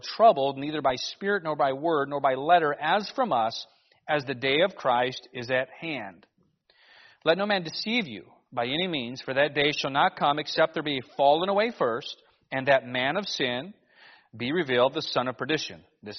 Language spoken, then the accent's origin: English; Alaska, United States; I was like, I'm from Alaska. Everybody carries here, but that was still really odd to have that happen.